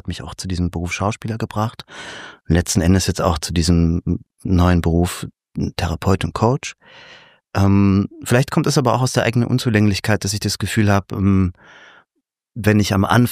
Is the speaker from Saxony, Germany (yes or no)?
yes; Leipzig, Saxony, Germany; ich bin sehr kleinbürgerlich aufgewachsen in Leipzig. Meine Eltern sind ganz normale Arbeiter. Mein Vater ist Kfz-Mechaniker, meine Mutter ist Kosmetikerin.